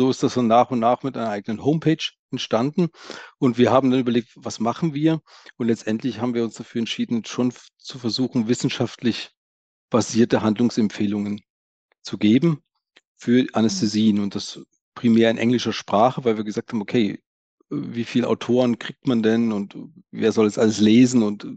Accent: Thuringia, Germany; born there; also born or lived in Erlangen; now in Regensburg, Germany; Ich bin jetzt in Regensburg. Ich bin eigentlich gebürtiger Thüringer, dann übers Studium in Erlangen gelandet, in Franken dort geblieben

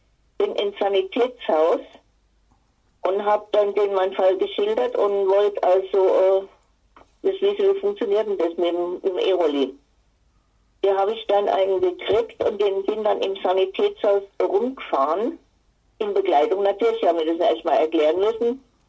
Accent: Bad Tölz, Bavaria, Germany; born there; also born or lived in Upper Palatinate; now in Frankfurt, Germany; Ich bin in Bad Tölz geboren, komme also aus Oberbayern, habe aber sehr lange in der Oberpfalz gewohnt und bin vor 15 Jahren nach Frankfurt am Main gezogen

